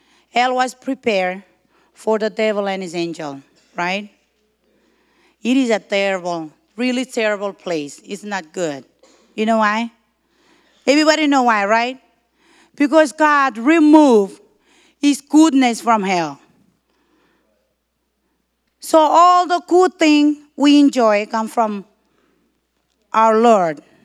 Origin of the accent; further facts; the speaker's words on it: Marshall Islands; now in United States; Because we're from the Marshall Islands, we don't have life insurance, Medicaid insurance, car insurance, all those kind of insurance.